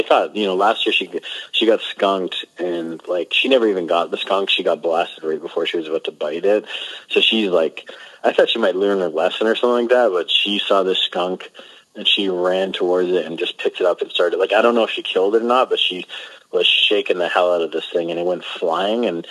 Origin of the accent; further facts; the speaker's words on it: Scarborough, Ontario, Canada; growing up in Scarborough, we were all, like, in the ghetto.